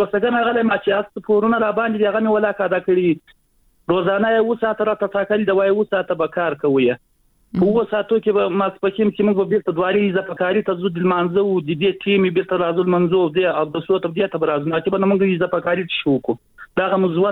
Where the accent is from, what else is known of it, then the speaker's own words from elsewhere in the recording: Khak-e Afghan, Zabul, Afghanistan; زه خپله د زابل دي ولایت یم، خاک افغان دي ولسوالۍ یم.